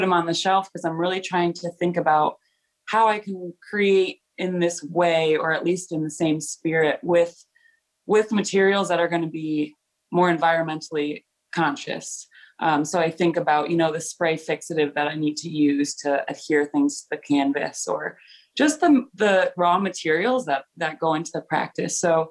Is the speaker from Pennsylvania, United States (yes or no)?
no; Stratford, Connecticut, United States; moved away as an adult; also born or lived in Indiana; now in Albany, United States; I grew up in Stratford, Connecticut, so about 2.5 hours away from here. I moved to Albany in 2007 to pursue my BFA, and then did 3 years at Indiana, and then came back.